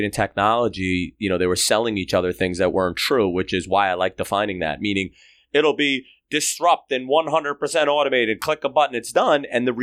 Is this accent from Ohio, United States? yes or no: no; New York, United States; I know I keep saying that because I'm a New Yorker